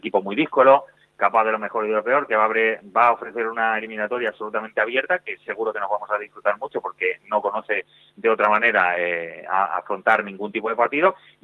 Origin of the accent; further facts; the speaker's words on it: Talavera de la Reina, Castilla-La Mancha, Spain; el joven Talaverano, tengo que decir porque es de mi tierra